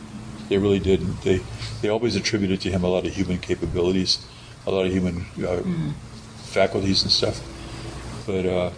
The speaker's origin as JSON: {"language": "English", "town": "New Orleans", "region": "Louisiana", "country": "United States", "tie": "born or raised there", "said": "I grew up in New Orleans, and I swear, everybody in every mother in New Orleans has some kind of Jewish background somewhere"}